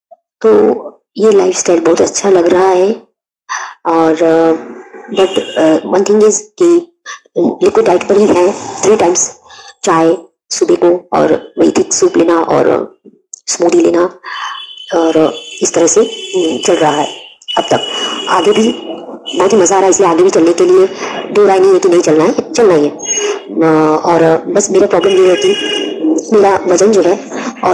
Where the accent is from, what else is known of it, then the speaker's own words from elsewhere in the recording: West Bengal, India; मैं वेस्ट बंगाल से हूँ, मेरी एज 44 है